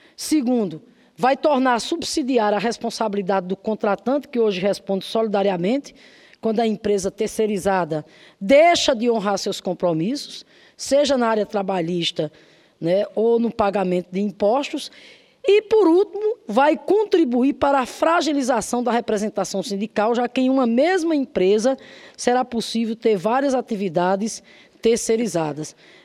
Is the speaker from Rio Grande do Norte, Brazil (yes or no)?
yes; Rio Grande do Norte, Brazil; Virá uma comitiva lá do meu estado, Rio Grande do Norte